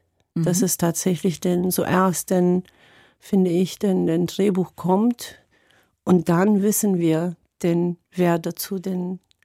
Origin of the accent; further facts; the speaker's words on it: Turkey; German is a second language; moved away as an adult; now in Germany; ich komme aus der Türkei, bin dort geboren, aufgewachsen. Seit 20 Jahren bin ich in Deutschland zu Hause.